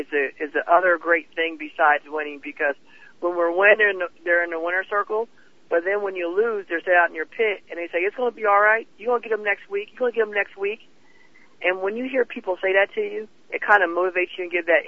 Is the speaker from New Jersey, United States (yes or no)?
yes; Chesterfield, New Jersey, United States; now in Rhode Island, United States; I am from New Jersey, and I grew up as a Phillies fan.